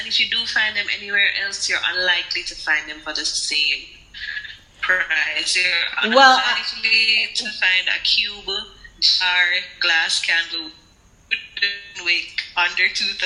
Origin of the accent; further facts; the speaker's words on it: Jamaica; because I'm Jamaican, I can't have or I can't access.